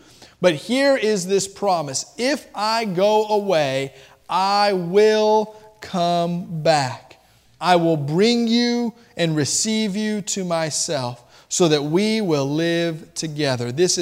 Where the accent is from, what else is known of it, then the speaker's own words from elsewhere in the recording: Miami, Florida, United States; I'm a fan of the Miami Heat. I always have been growing up in Miami, Florida.